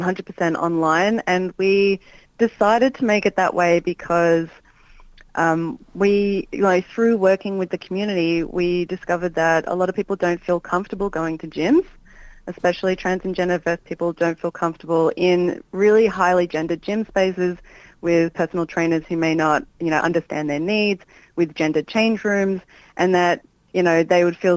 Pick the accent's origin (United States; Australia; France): Australia; Melbourne, Victoria; Yeah, so I grew up in Melbourne